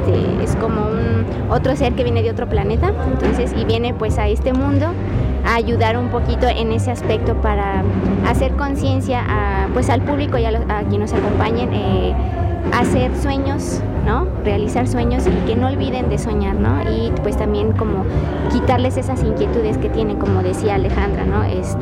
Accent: San Luis Potosí, Mexico; también somos de San Luis Potosí.

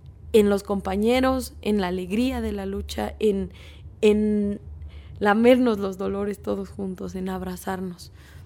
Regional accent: State of Mexico, Mexico; vengo del Estado de México.

